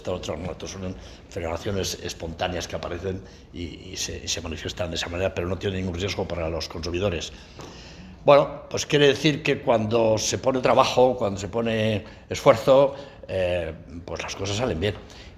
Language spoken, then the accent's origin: Spanish; León, Castile and León, Spain; yo personalmente también soy de esta comunidad. Yo soy leonés de origen y toda mi familia es de allí y tengo unos vínculos con esta tierra, pues bueno, pues familiares de toda la vida